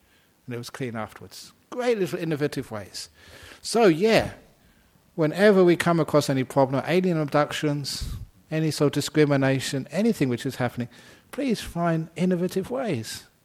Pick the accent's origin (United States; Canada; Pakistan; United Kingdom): United Kingdom; London; I grew up in London. 1951 I was born, and I still remember walking along that river as a young boy